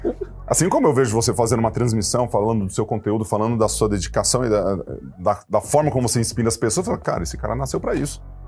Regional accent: Ituverava, São Paulo, Brazil; Cara, eu sou de Ituverava. E Ituverava, interior de São Paulo, ela é uma cidade quente pra caramba.

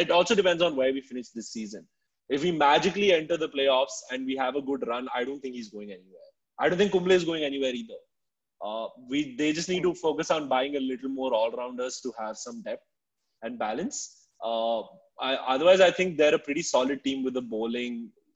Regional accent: Bangalore, Karnataka, India; I'm from Bangalore, and if I was in this place, I would probably consider that.

